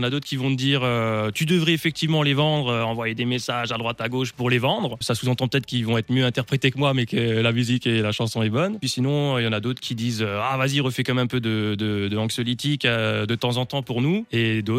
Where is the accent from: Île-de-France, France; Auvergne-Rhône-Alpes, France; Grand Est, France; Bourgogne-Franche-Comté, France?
Grand Est, France; Strasbourg; Ah ouais, je suis strasbourgeois, je suis né ici et je vis ici.